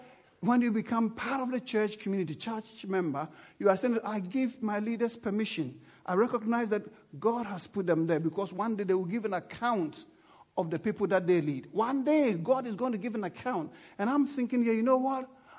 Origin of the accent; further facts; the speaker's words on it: England, United Kingdom; You see, we are English because we fly the flag, right?